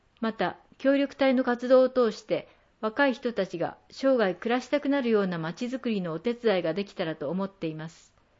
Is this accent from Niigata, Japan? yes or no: yes; Niigata, Japan; now in Tsunan, Japan; 出身は新潟市秋葉区です。